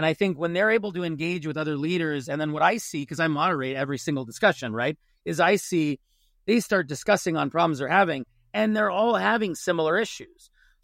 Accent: Huntington Beach, California, United States; So I grew up in Huntington Beach, Orange County. Actually, behind me is Laguna Hills, where I live now with my wife and my five children.

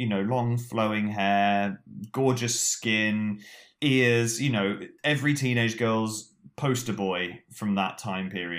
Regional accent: New Zealand; now in Wales, United Kingdom; I live in the beautiful part of the world called Wales in the United Kingdom, but I'm originally from New Zealand.

